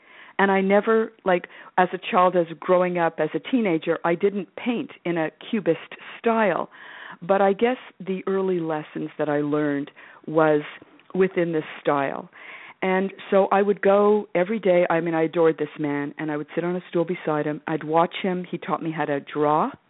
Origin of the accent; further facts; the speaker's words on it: Montreal, Quebec, Canada; Yeah, I grew up in Montreal, Quebec, Canada. I'm Canadian.